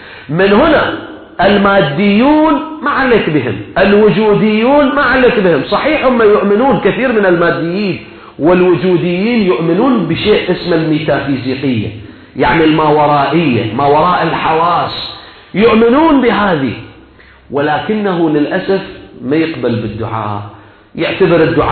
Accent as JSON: {"language": "Arabic", "country": "Iraq", "said": "احنا عندنا في العراق يسموه ربل."}